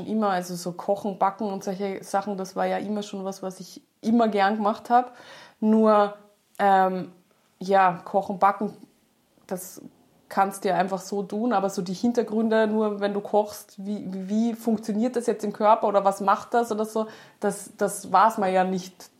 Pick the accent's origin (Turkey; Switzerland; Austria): Austria; Vienna; now in Carinthia, Austria; Und ich komme ursprünglich ja aus Wien und bin durch dich vor 3 Jahren nach Kärnten gekommen. Wir sind hergezogen und haben dann eben das Studio eröffnet.